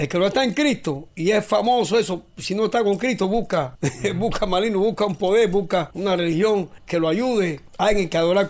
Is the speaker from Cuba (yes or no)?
yes; Palmira, Cienfuegos, Cuba; also born or lived in Havana, Cuba; soy de aquí, de Palmira, fui a La Habana